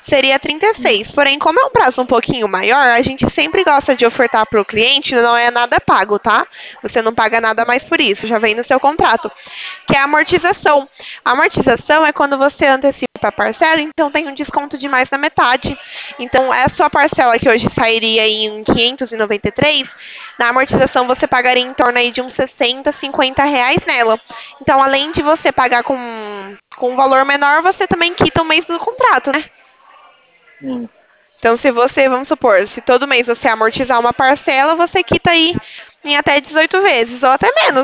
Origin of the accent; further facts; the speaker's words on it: Americana, São Paulo, Brazil; eu sou de Americana. Aqui é interior de São Paulo.